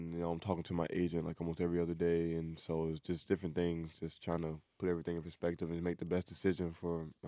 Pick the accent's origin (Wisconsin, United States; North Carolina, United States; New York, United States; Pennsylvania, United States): North Carolina, United States; I'm from North Carolina in the States, and I play basketball.